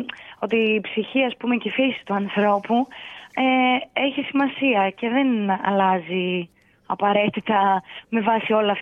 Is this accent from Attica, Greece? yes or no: no; Thessaloniki, Central Macedonia, Greece; Εγώ είμαι από τη Θεσσαλονίκη, ζω τα περισσότερα χρόνια της ζωής μου στη Θεσσαλονίκη. Βέβαια τώρα είναι η τελευταία παραγωγή που κάνω αυτή εδώ, καθώς μετακομίζω και εγώ στην Αθήνα τον Νοέμβρη.